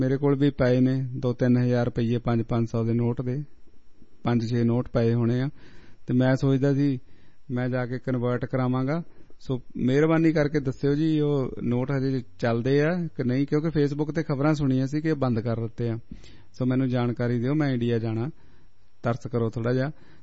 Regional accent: Punjab, India; ਅਸੀਂ ਦੁਆਬੇ ਦੇ ਰਹਿਣ ਵਾਲੇ ਹਾਂ ਤੇ ਸਾਨੂੰ ਇਧਰ ਹਰਿਆਲੀ ਥੋੜੀ ਜ਼ਿਆਦਾ

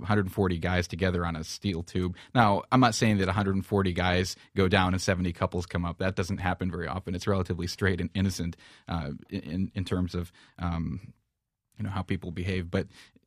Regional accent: Michigan, United States; I grew up in Michigan, but I joined the Navy at 17 and went to the Naval Academy in Annapolis, Maryland.

